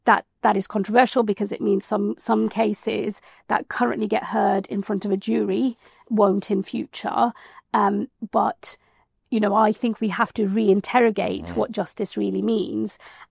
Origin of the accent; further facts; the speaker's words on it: United Kingdom; being British, being in this country, having the freedoms that I have